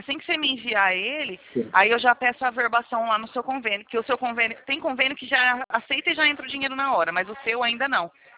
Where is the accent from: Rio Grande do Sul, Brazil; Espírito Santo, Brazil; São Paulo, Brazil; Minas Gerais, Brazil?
São Paulo, Brazil; Presidente Prudente; eu não fico aí. Eu fico em Presidente Prudente. Olha só de onde eu sou. É longe. É São Paulo.